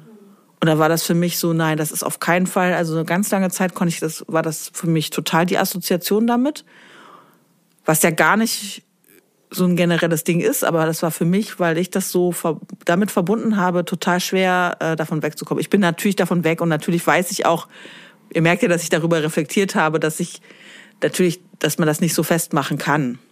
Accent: East Germany, Germany; in meiner Heimatstadt in Ostdeutschland

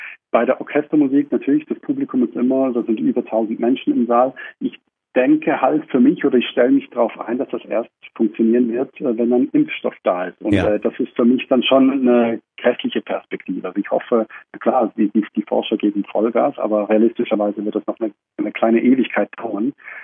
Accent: Switzerland; aber ich bin auch in der Schweiz aufgewachsen

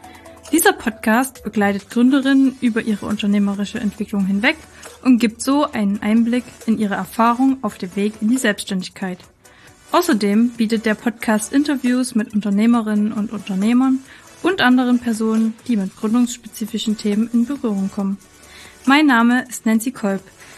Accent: Schleiz, Thuringia, Germany; ich bin aus Thüringen, aus Schleiz, um genau zu sein.

